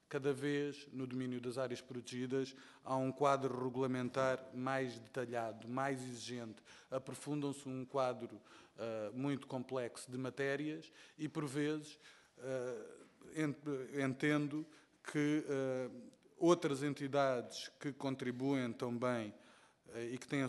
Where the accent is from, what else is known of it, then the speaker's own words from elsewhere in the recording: Faro, Portugal; Eu sou algarvio